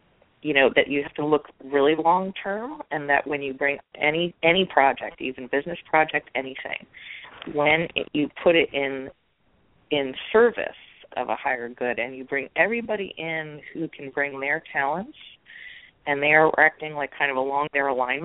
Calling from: New York, United States; Hi, I'm calling from New York.

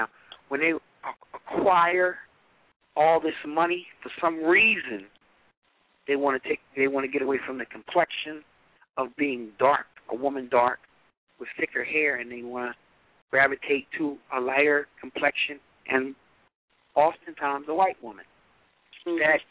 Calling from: Philadelphia, Pennsylvania, United States; I'm calling from Pennsylvania, Philadelphia area.

